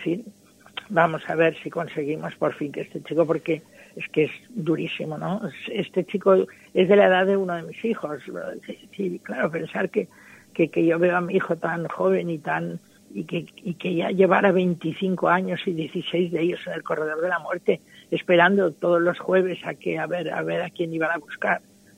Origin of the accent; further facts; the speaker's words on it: Spain; Por lo menos lo digo como abogado española.